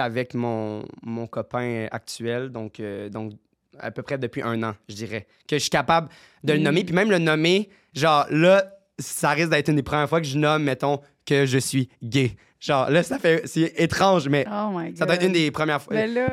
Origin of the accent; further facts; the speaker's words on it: Vaudreuil, Quebec, Canada; also born or lived in Montreal; Mais je viens de Vaudreuil.